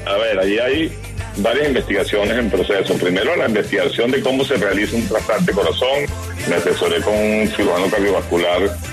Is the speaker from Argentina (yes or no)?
no; Venezuela; bueno, yo soy venezolano